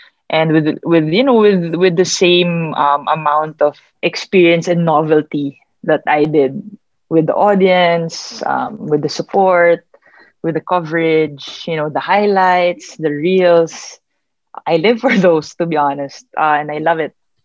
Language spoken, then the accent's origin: English; Philippines; Even me at a young age, as a Filipino, Filipina specifically, there weren't many to look up